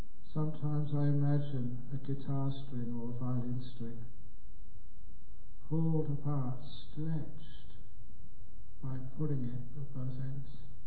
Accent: Acton, London, United Kingdom; When I was growing up in West London, in Acton

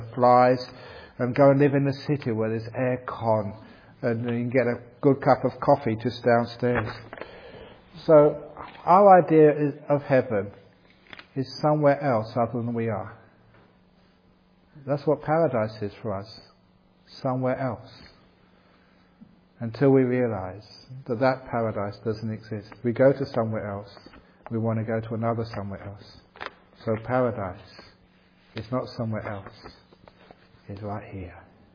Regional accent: England, United Kingdom; born there; Okay, I was born in England.

